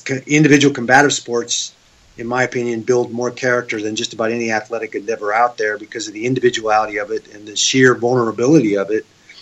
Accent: Seattle, Washington, United States; also born or lived in Oregon; now in Las Vegas, United States; I grew up in Seattle. I lived in Oregon for a very long time, and then about 12 years ago, I moved from Oregon to Las Vegas, and I've been in Vegas ever since.

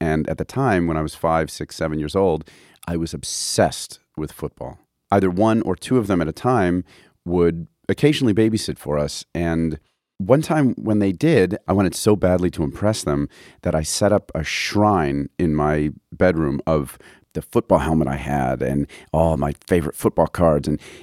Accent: Connecticut, United States; We had never heard that before because we grew up on the East Coast. We grew up in Connecticut.

